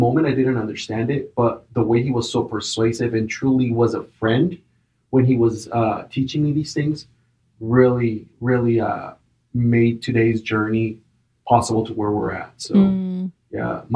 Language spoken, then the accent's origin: English; Acapulco, Guerrero, Mexico; I'm originally from Acapulco, that's southern Mexico, you know, port style life. So very humid, totally different compared to the dry heat that I'm used to nowadays.